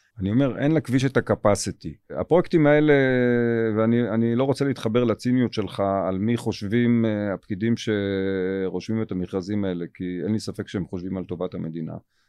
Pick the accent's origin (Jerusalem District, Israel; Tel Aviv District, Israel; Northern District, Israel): Tel Aviv District, Israel; Tel Aviv; לא, לא, הרי אני תל אביבי.